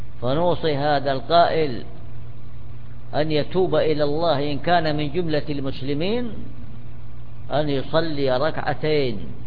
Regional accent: Saudi Arabia; عندنا في المملكة العربية السعودية

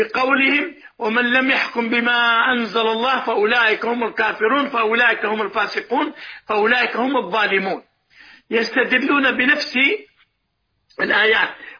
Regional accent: Saudi Arabia; وعندنا في السعودية

